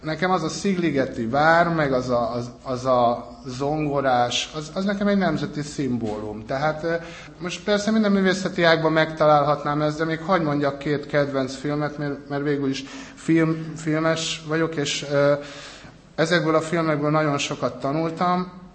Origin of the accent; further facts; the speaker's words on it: Hungary; én, mint magyar, sokkal többet értek belőle